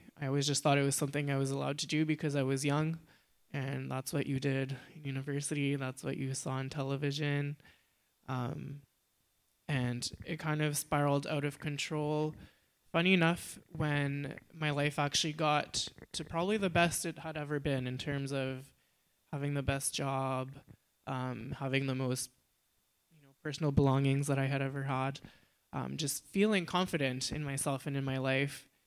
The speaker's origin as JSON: {"language": "English", "region": "Nova Scotia", "country": "Canada", "tie": "born or raised there", "also_born_or_lived": "Shediac", "said": "I was born in Shidya, close to Moncton, and I actually grew up in the Annapolis Valley"}